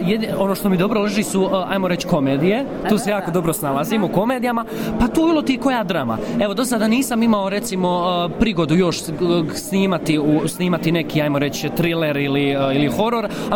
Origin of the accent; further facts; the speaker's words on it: Gummersbach, North Rhine-Westphalia, Germany; also born or lived in Herzegovina; ja sam rođen u Gummersbachu 92. godine i dosta smo godina živjeli ovdje i onda naravno jedan period smo se onda i odselili dolje, ali smo, kako ja kažem, nekako smo na dvije adrese, znači domaći sam i kada dođem i dolje u Hercegovinu